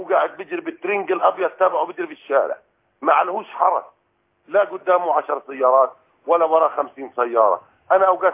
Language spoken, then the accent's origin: Arabic; Gaza Strip, Palestine; احنا يعني كفلسطينيين وخاصه من غزه متابعين الانتخابات في مصر